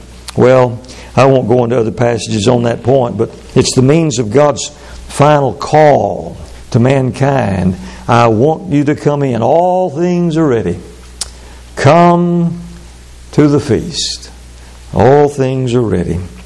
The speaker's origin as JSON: {"language": "English", "region": "the South", "country": "United States", "tie": "born or raised there", "said": "I grew up in the Bible Belt, and there were a lot of people that thought they were not ashamed of the Bible or the gospel."}